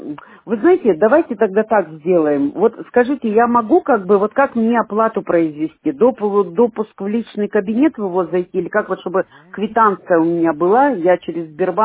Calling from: Chelyabinsk, Chelyabinsk Oblast, Russia; Дело в том, что вот я звоню вам из Челябинска

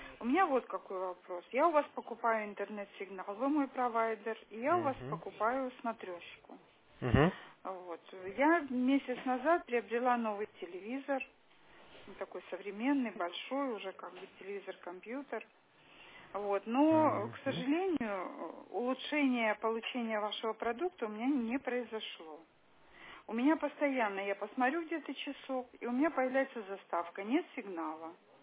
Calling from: Pargolovo, Saint Petersburg, Russia; я вам звоню из Парголова, улица Тихоокеанская, 17, квартира 119.

